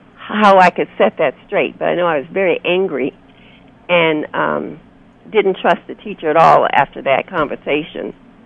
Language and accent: English; Alaska, United States; my coming into the movement in what we call the Lower 48, being that I came from Alaska, was very different.